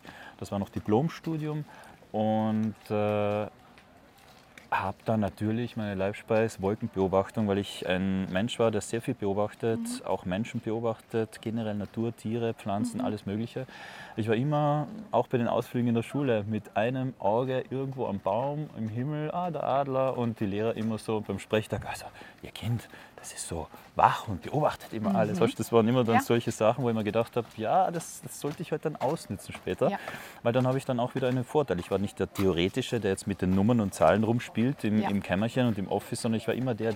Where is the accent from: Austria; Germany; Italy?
Italy; Bolzano, Trentino-Alto Adige; Ich bin ja in der Stadt aufgewachsen, in der Landeshauptstadt in Bozen, bin aber zeitgleich eben auch am Land wegen des Bauernhofs vom Vater, wo ein Weinbauernhof ist